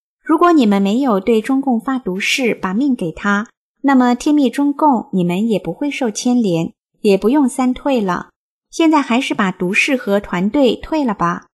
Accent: China; 我们是中国人，应该为中国，为自己奋斗。

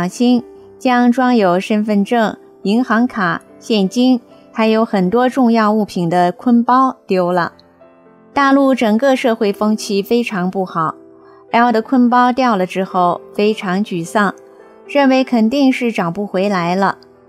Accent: China; 在网上我邀请他来大陆游玩时，一定要到我的家乡见见面

